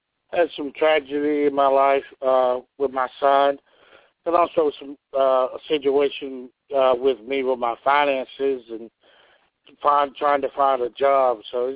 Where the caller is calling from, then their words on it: Georgia, United States; Georgia, actually from Georgia.